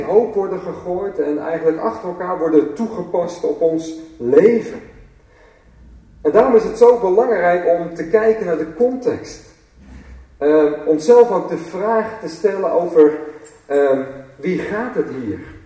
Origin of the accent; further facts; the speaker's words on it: Netherlands; Maar ik vergelijk het ook wel eens met dat wij vallen onder het koninkrijk van de Nederlanden. Wij zijn Nederlanders. Wij vallen niet onder het Verenigd Koninkrijk.